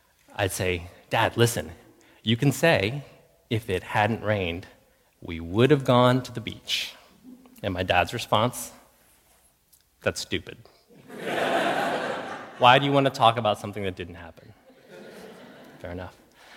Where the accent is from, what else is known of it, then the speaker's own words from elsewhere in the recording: Pennsylvania, United States; Growing up in Pennsylvania as a Vietnamese refugee, I often thought about what would have happened if my family hadn't escaped Saigon in 1975.